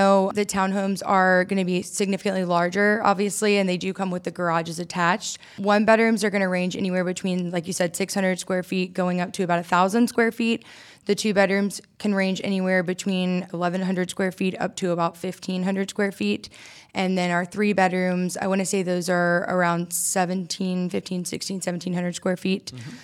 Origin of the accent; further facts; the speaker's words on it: Columbia, United States; And, you know, I grew up in Columbia.